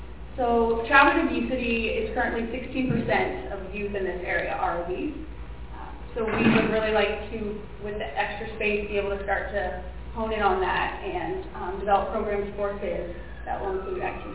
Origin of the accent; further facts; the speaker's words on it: Hershey, Pennsylvania, United States; I grew up here in Hershey. I lived here over 32 years. Graduated from Hershey High School.